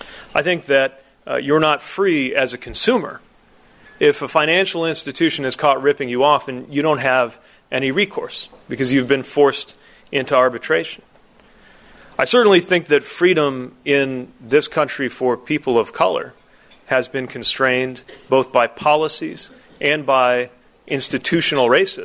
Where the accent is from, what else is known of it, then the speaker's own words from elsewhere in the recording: Indiana, United States; Now, I come from Indiana as a Democrat.